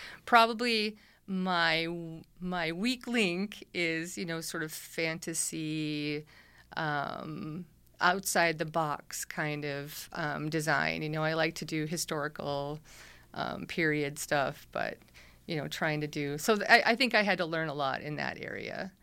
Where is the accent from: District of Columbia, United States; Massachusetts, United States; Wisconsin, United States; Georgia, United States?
Wisconsin, United States; I was raised in Midwest, or like the middle of Wisconsin, central Wisconsin